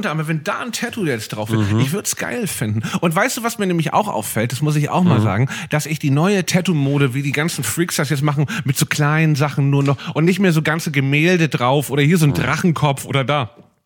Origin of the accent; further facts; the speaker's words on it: Hamburg, Germany; Ich bin Hamburger.